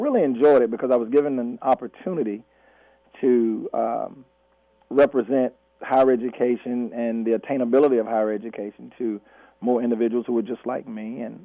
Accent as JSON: {"language": "English", "town": "Newberry", "region": "South Carolina", "country": "United States", "said": "And, of course, I'm from Newberry, South Carolina."}